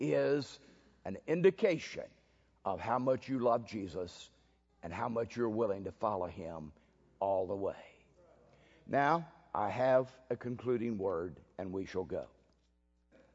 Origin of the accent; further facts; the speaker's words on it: Texas, United States; I am Irish Texan. And so my native intuition is to wring your neck, but that doesn't make it right.